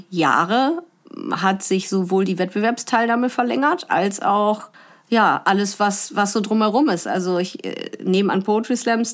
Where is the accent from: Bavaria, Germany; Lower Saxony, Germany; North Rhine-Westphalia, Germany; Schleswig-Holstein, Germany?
Lower Saxony, Germany; born there; Ich komme gebürtig aus Ostfriesland.